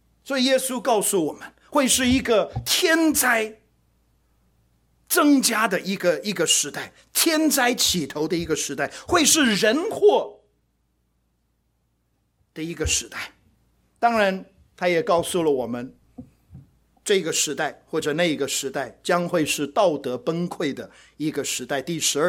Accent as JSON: {"language": "Chinese", "region": "Taipei", "country": "Taiwan", "tie": "born or raised there", "said": "我记得小时候在台北生活，有一次不晓得去哪里"}